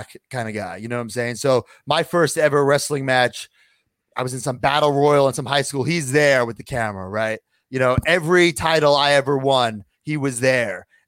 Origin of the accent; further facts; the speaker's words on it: Long Island, New York, United States; It was Nassau Coliseum, where my hometown, Long Island.